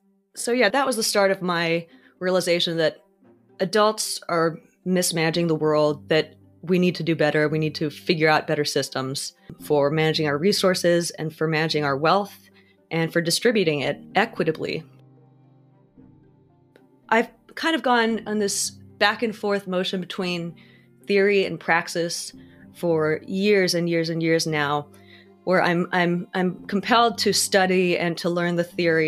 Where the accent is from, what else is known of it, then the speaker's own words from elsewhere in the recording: Jakarta, Indonesia; I grew up in Jakarta in Indonesia.